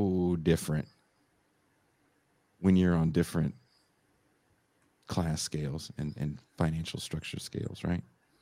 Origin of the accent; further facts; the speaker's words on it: California, United States; I speak about this so much because I'm from the Bay Area